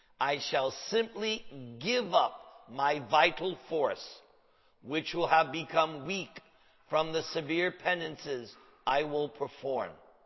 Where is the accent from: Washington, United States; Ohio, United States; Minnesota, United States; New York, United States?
New York, United States; I'm from New York.